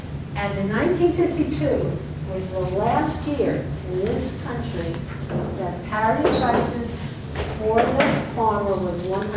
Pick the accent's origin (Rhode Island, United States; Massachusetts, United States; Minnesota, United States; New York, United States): New York, United States; New York City; And I have to say, I'm a city girl. I was born in Brooklyn, raised in New York.